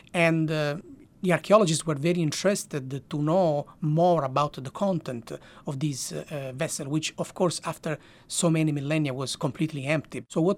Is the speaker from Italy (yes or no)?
yes; Noto, Sicily, Italy; this archaeological site is located by my hometown, Noto.